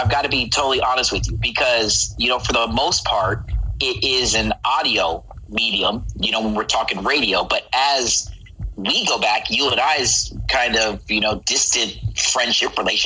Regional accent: San Diego, California, United States; listening as a kid growing up in San Diego.

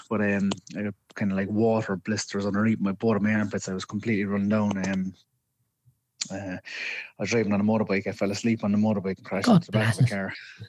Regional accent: Cork, Munster, Ireland; I'm from Cork, yeah, and still live in Cork. I've been here my entire life.

